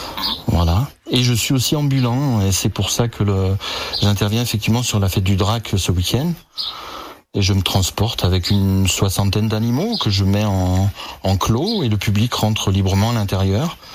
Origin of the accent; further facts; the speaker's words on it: Nouvelle-Aquitaine, France; moved away as an adult; Moi, je suis du Poitou, donc c'est un peu loin d'ici, hein, c'est l'ouest de la France. Et maintenant, j'habite en Vaucluse depuis bien longtemps.